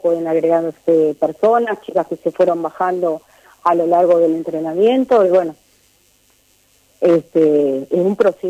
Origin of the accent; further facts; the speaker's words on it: Gualeguaychú, Entre Ríos, Argentina; Soy de Gualeguaychú.